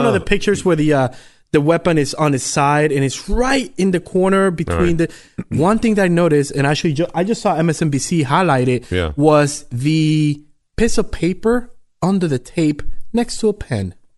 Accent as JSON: {"language": "English", "country": "United States", "said": "as an American, I feel like we just need to know everything that happened"}